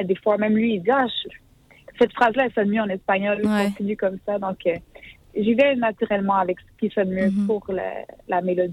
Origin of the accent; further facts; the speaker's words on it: Montreal, Quebec, Canada; Donc, moi, j'ai grandi à Montréal. Il y avait beaucoup d'haïtiens, de latinos, tout ça.